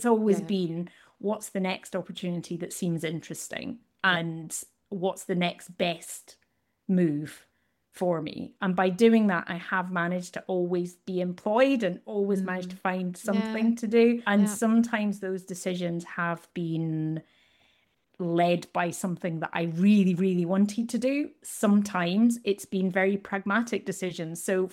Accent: Scotland, United Kingdom; People listening might not know my accent, depending, but I'm from Scotland originally.

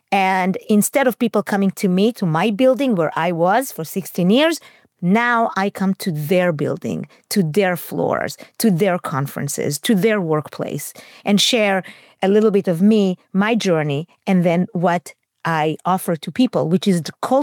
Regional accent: Israel; because to me, growing up in Israel, that was the symbol of wealth.

